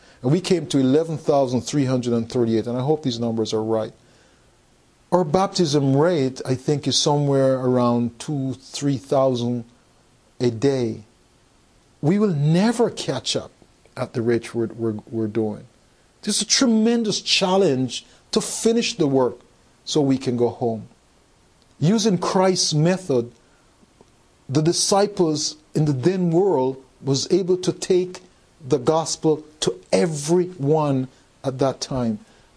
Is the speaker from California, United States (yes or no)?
no; Texas, United States; I'm from Texas. And if you follow the Texas line down, at the union level, we have some tremendous leaders that are on fire for evangelism.